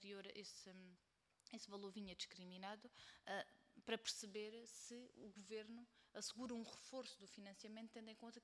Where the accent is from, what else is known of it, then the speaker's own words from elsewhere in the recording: Alentejo, Portugal; porque eu também sou alentejana, é uma realidade com que eu cresci